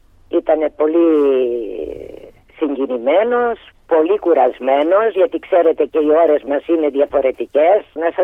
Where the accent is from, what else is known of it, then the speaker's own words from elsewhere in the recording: Greece; Με ενδιαφέρει η Ελλάδα, να κοιτάξετε την πατρίδα μου.